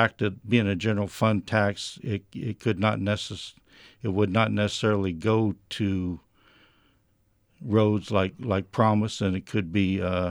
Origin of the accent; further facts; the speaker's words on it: Roseland, California, United States; I grew up in the Roseland area outside the city limits in the unincorporated area. I went to school locally.